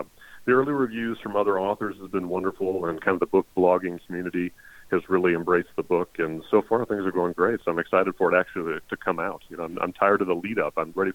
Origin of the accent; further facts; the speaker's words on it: Omaha, Nebraska, United States; born there; now in Baltimore, United States; I was actually born in the Midwest. I was born in Nebraska, so I'm going back to Omaha to do a little reading there.